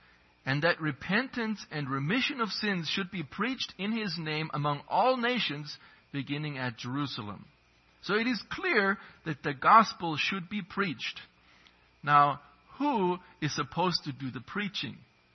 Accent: Germany; When I grew up in Germany, the land of Luther, and there's churches everywhere.

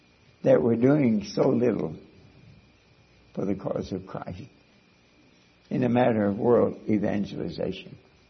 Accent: Kentucky, United States; dear God, I'm from Kentucky. We have a very hard time with English.

